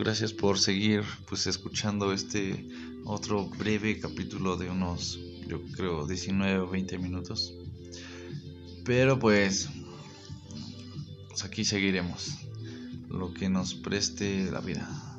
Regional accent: Mexico; además somos mexicanos, siempre tenemos por qué reír o burlarnos de la muerte.

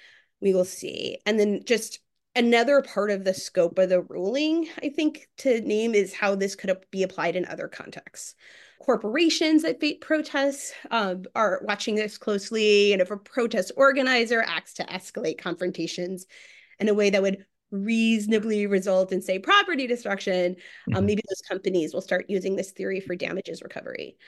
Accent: Missouri, United States; I'm from Missouri.

